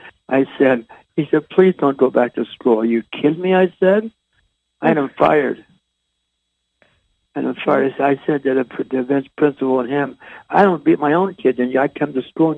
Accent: New Castle, Pennsylvania, United States; I'm from Newcastle, Pennsylvania, and we had an Isley, and it was a store

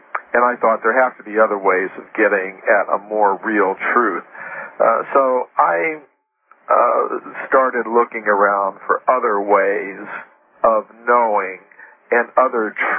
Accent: United States; Of course, I grew up in the United States, and I was pretty much on the conventional track

